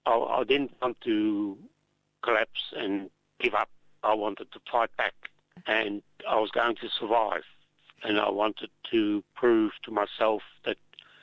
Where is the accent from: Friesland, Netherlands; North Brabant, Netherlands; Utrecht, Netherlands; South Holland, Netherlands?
South Holland, Netherlands; The Hague; born there; Ja, ik ben geboren in Den Haag.